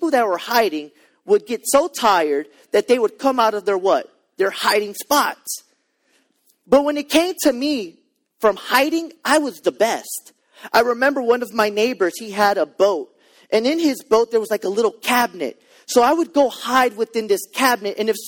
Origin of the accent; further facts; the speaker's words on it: La Paz, Louisiana, United States; now in Harahan, United States; I remember when I was young, I grew up in La Paz.